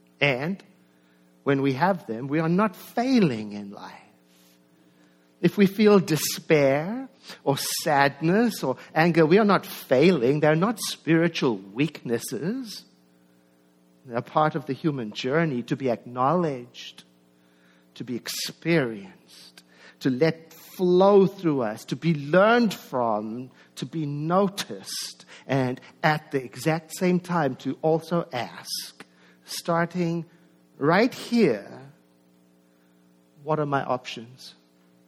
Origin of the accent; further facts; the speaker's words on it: South Africa; born there; I was born in South Africa in 1961.